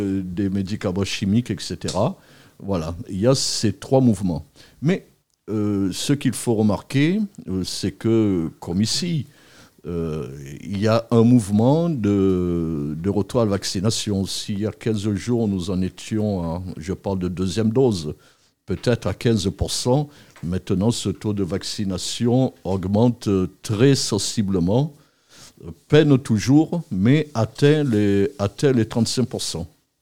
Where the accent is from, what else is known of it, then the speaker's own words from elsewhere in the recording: Guadeloupe; Chez nous, en Guadeloupe, c'est plutôt les mouvements d'extrême gauche